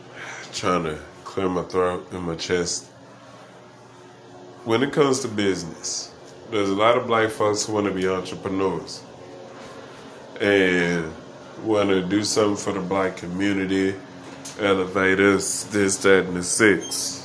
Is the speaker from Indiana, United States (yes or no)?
yes; Gary, Indiana, United States; my family on both sides, you know, mother and father's side, we're originally from Gary. And we're just, you know, like, we Gary folk, well, ain't no punks